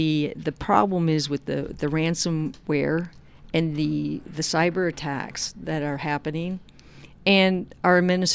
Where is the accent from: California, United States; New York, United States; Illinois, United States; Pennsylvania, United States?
Illinois, United States; Chicago; I'm from Chicago. There's no other source, really.